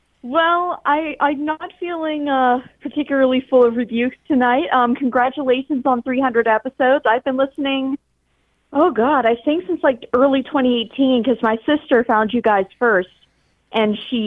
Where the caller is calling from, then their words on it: Pittsburgh, Pennsylvania, United States; I'm calling from Pittsburgh.